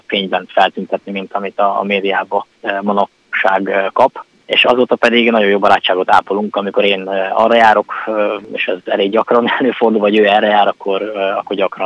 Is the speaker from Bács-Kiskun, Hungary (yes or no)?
yes; Bács-Kiskun, Hungary; Én itt nőttem fel ebben a közegben, és itt ismertem meg először saját magam az állatokat.